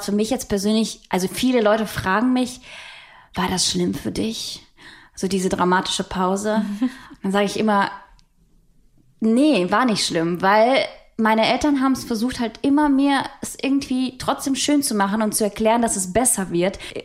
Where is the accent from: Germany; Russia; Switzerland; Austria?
Russia; Krasnodar, Krasnodar Krai; ich bin geboren bin ich in Krasnodar. Das ist eine Stadt in der Nähe vom Schwarzen Meer. Da ist es, ich sag's an dieser Stelle, sehr heiß im Frühling, im Sommer, im Oktober